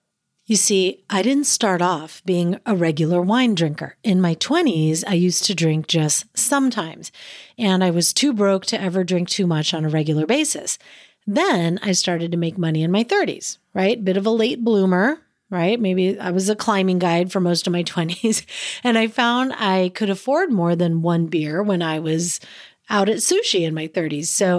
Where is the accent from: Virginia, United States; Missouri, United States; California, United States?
California, United States; born there; You know, I was born in California, loved wine tastings